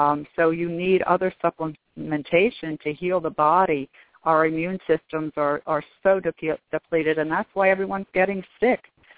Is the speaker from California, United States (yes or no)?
no; Norristown, Pennsylvania, United States; Okay, I grew up in the Norristown area. I was born and raised there.